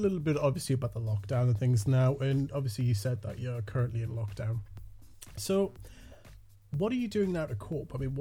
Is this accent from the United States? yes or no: no; United Kingdom; See, that's one of the things about being British. We are very, like, sorry, me anyway, I'm very reserved with everything, you know.